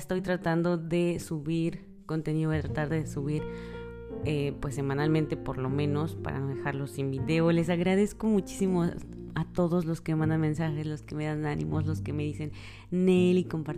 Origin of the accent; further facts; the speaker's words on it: Mexico; now in Dubai, United Arab Emirates; soy una mexicana en Dubái.